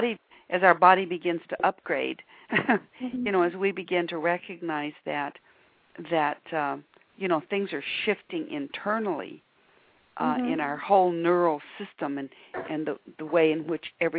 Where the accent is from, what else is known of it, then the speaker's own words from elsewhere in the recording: Texas, United States; I'm originally from Texas, so I'm going to take the pecan pie.